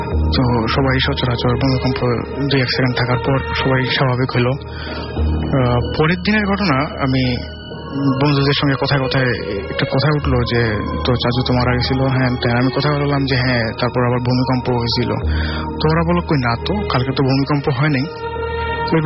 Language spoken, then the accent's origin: Bangla; Dhanmondi, Dhaka Division, Bangladesh; ধানমন্ডি থেকে এসেছি।